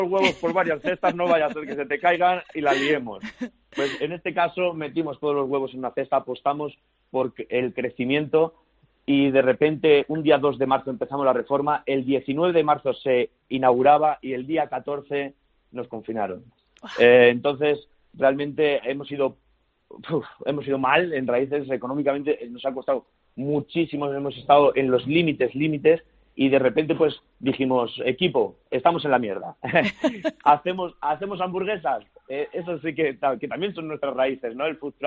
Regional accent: Talavera de la Reina, Castilla-La Mancha, Spain; Esto está tocando muchísimo a Talavera, mi tierra, mi gente

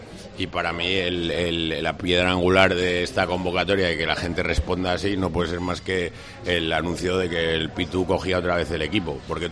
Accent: Gijón, Asturias, Spain; born there; nací en Gijón y soy del Sporting, soy muy del Sporting

